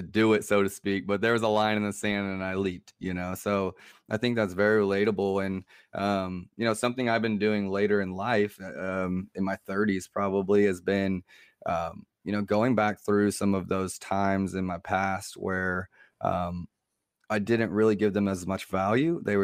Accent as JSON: {"language": "English", "country": "United States", "said": "I'm not an immigrant. I'm obviously white, as you can see in that way. And I'm American."}